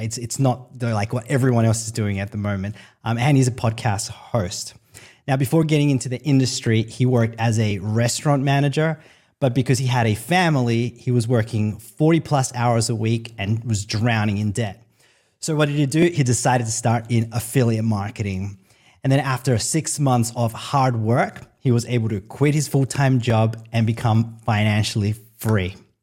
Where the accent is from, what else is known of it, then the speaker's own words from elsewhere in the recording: El Salvador; I'm originally from El Salvador, so Central America.